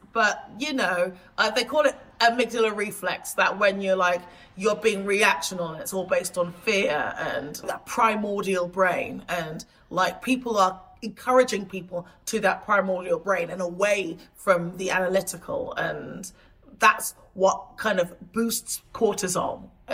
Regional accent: England, United Kingdom; But also, like, I'm an English woman. And so I've come from the OGs.

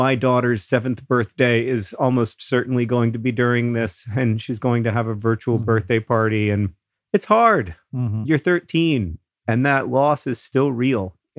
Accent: Florida, United States; Hank and I grew up in Florida.

